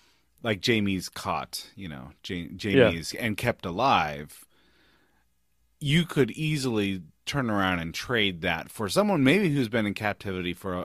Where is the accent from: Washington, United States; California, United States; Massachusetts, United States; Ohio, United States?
California, United States; San Francisco; hometown of San Francisco.